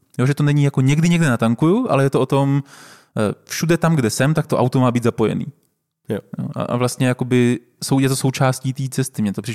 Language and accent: Czech; Brno, South Moravian Region, Czechia; já jsem vyrůstal celý život v Brně